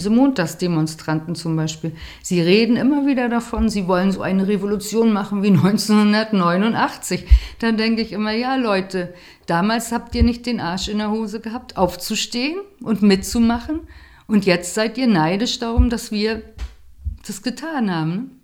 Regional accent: Greifswald, Mecklenburg-Vorpommern, Germany; now in Sweden; wo kommst du denn her, hier aus Greifswald? Ja, wo ist denn Greifswald?

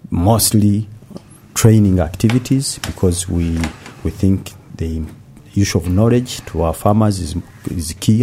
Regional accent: Masaka, Central Region, Uganda; English is a second language; I come from Uganda, from a part called Masaka. It's the central part of Uganda. It's about 200 kilometers from the capital, Kampala.

